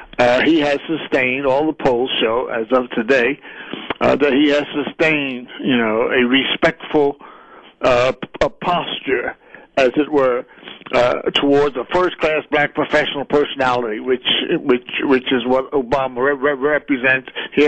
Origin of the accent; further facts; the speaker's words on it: Pennsylvania, United States; Even in my home state of Pennsylvania, he got 35% of the white vote